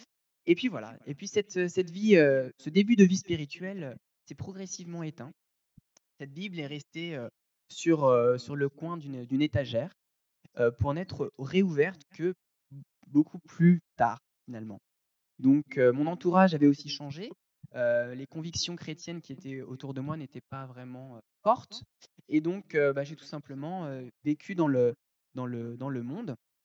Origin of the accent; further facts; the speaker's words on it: France; Et moi, je suis français, j'ai également des origines marocaines.